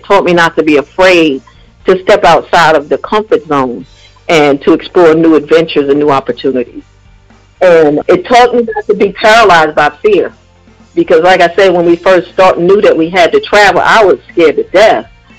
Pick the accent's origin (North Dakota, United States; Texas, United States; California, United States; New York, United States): New York, United States; New York City; Well, growing up in Harlem, it was fun. I didn't realize that we were poor until I got older.